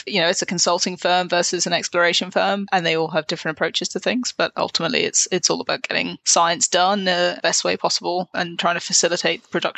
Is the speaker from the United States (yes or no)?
no; England, United Kingdom; now in Vancouver, Canada; I currently live in Vancouver, but as the accent says, I'm from the UK originally. I grew up just outside of London